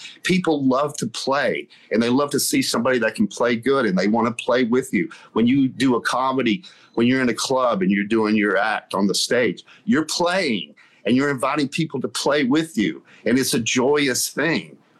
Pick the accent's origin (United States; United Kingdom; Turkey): United States; Southern US; born or raised there